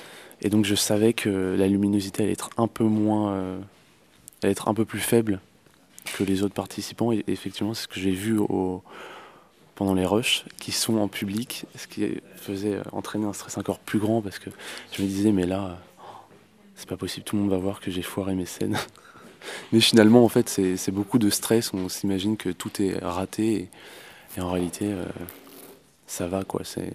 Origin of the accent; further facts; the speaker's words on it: Nantes, Pays de la Loire, France; je viens de Nantes.